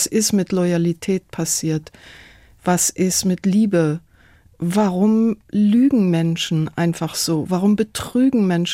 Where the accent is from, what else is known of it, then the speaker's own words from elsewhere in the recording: Tehran, Tehran Province, Iran; German is a second language; now in Germany; Also geboren und aufgewachsen in Teheran und das letzte Mal war ich vor 25 Jahren jetzt